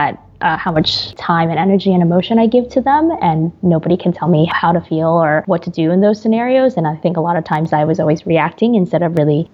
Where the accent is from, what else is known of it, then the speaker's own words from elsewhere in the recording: New York, United States; also born or lived in Shanghai, China; I'm Chinese American. I'm technically first generation. I was born in Shanghai, but I moved to the States, New York, when I was three.